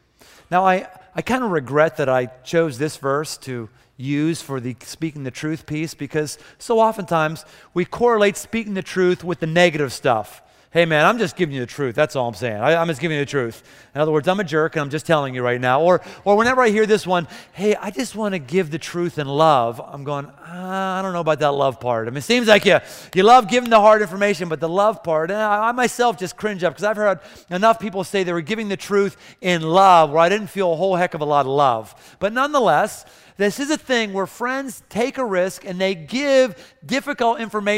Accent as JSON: {"language": "English", "town": "Pittsburgh", "region": "Pennsylvania", "country": "United States", "tie": "born or raised there", "said": "I had been born and bred in Pittsburgh. All my lifelong family, lifelong friends were there."}